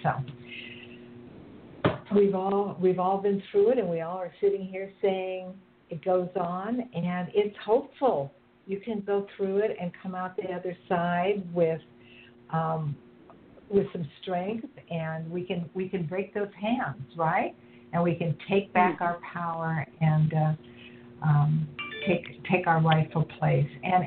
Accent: Santa Cruz, California, United States; I grew up in Santa Cruz, which is a beach resort town

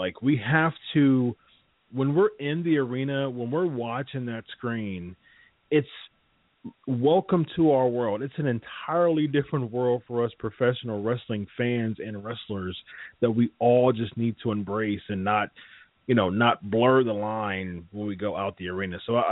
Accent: Ohio, United States; I went to an ROH show in Ohio, my hometown, and you were there.

